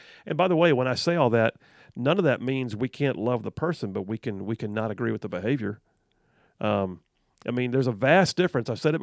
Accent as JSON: {"language": "English", "country": "United States", "said": "I'm an American. God redeemed me, but he also had me born here for some reason."}